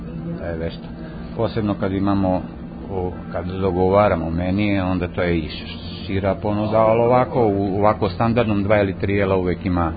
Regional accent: Sremska Mitrovica, Vojvodina, Serbia; now in Morović, Serbia; Ja u Morović, a inače sam iz Mitrovice. Odrastao sam u Mitrovice.

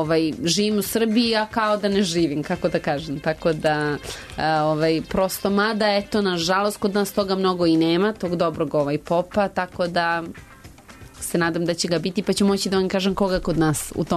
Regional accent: London, United Kingdom; ja sam odrasla stvarno, znači, u Londonu, većinom tamo sam bila, znači 18 godina

